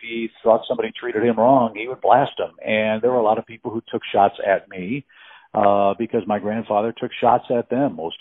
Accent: St. Louis, Missouri, United States; I grew up in St. Louis, Missouri.

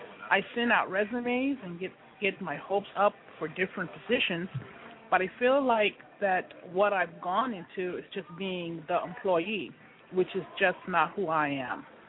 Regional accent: Utah, United States; Question one is from Lois from Utah, my hometown where I'm at right now.

